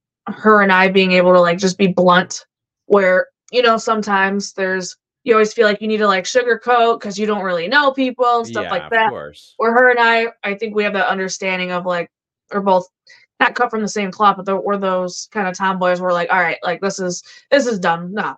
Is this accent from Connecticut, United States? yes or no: no; Chicago, Illinois, United States; I can blame my Bostonian stepfather and my Macedonian grandfather. And then I'm from Chicago. So I'm all jacked up.